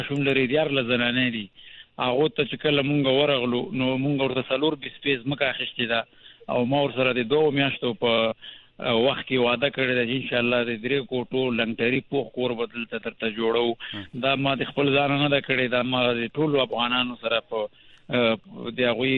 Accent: Afghanistan; زه افغان یم ټول افغانستان زموږ دپاره د مور حیثیت لري

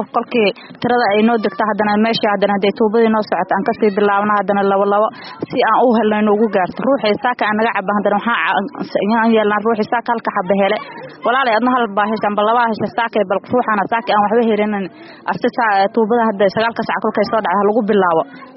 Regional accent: Kismayo, Lower Juba, Somalia; moved away; waxaan ka soo barakacay Jubbada Hoose, gaar ahaan magaalada Kismaayo.

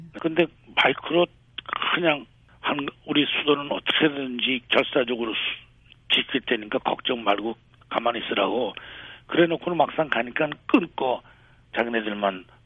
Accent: Seoul, South Korea; born there; 낳기는 서울에서 낳지만은.

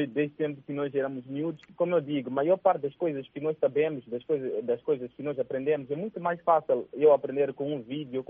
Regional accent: Mozambique; E na África, eu sou de Moçambique, nesse caso

